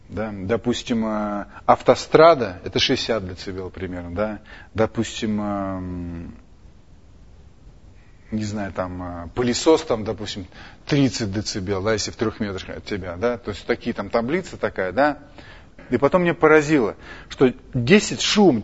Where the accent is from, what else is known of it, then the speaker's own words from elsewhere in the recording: Moscow, Russia; И я, человек, который приехал из России, из Москвы, где постоянно дождь